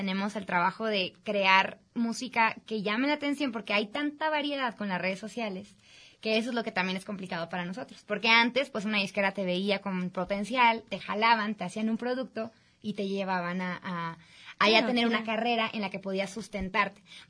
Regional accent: Mexicali, Baja California, Mexico; born there; Tengo muchas influencias de música internacional por lo mismo que nací en Mexicali.

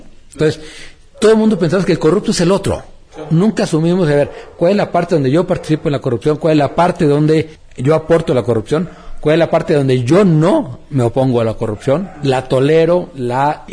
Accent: Mexico

